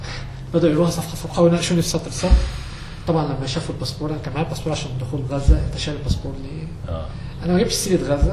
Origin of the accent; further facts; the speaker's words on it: Egypt; بس انا عشان مصري تمام فروقوني